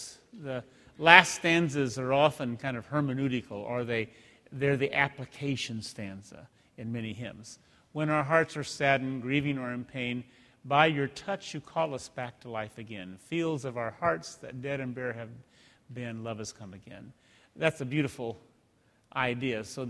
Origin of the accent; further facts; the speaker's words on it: Iowa, United States; I mean, I grew up in Iowa, lots of wheat, you know, corn, things of that nature